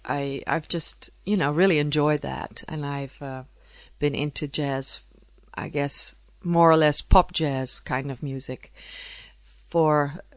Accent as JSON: {"language": "English", "town": "Atlanta", "region": "Georgia", "country": "United States", "tie": "born or raised there", "said": "But when I was a teenager, back in Georgia, I started singing regularly with a band"}